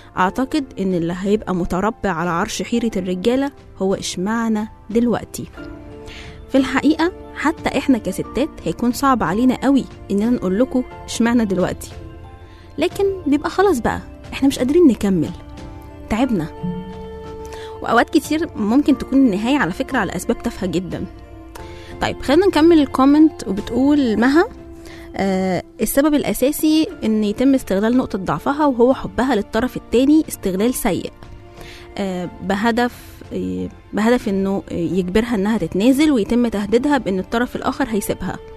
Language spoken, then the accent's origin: Arabic; Egypt; مفيش راجل وخصوصا عندنا في مصر يقدر يتعامل مع الموضوع ده بحياديه